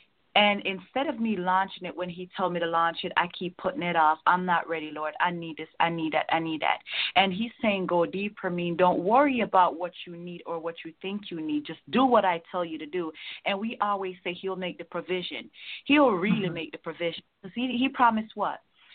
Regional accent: Jamaica; I'm from Jamaica, but I'm from the country in Jamaica. I'm not a city

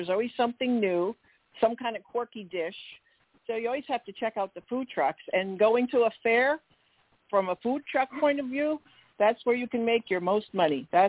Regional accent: New Jersey, United States; now in Orlando, United States; Right now I'm in Orlando, Florida. I've been here for a number of years already, and I'm originally from New Jersey.

